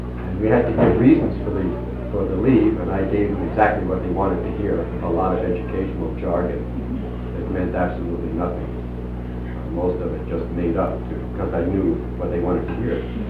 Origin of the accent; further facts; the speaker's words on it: California, United States; We agreed, of course. We're from California.